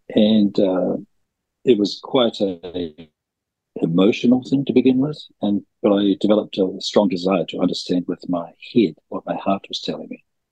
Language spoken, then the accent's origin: English; Hawke's Bay, New Zealand; I grew up in Hawke's Bay, and I knew no Jewish people.